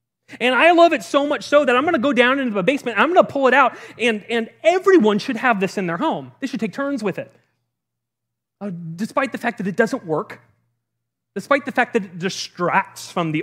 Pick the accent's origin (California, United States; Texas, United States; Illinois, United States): California, United States; I remember growing up in California, it was strange that my grandmother had a basement.